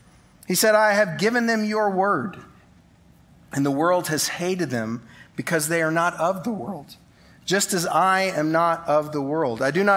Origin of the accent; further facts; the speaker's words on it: Tulsa, Oklahoma, United States; also born or lived in San Antonio / Denver; now in Abilene, United States; I grew up in Tulsa, spent time in San Antonio, moved from Denver straight to here.